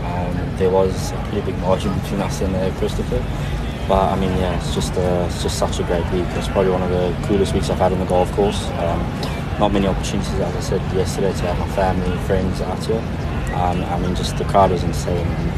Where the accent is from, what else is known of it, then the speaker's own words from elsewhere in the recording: South Africa; but as a South African, this is something else.